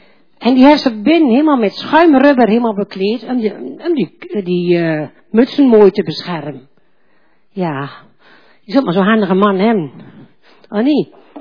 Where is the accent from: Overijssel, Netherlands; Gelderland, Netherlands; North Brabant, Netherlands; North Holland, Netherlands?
North Brabant, Netherlands; Uden; geboren van Hel. En ik kom in Uden, ik ben geboren en getogen in Uden, maar ik ben toch halfheerders. Ja, want mijn moe kan buteerden.